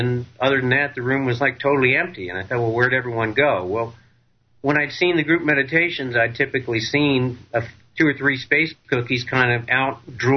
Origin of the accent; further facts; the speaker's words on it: Burlington, Vermont, United States; growing up in Burlington, Vermont, it's not like I had much of an opportunity to see these kinds of guys